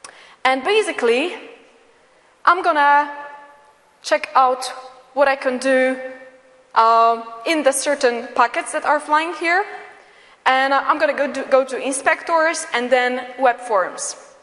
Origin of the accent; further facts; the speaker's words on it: Poland; English is a second language; I'm from Poland. We don't like expensive stuff.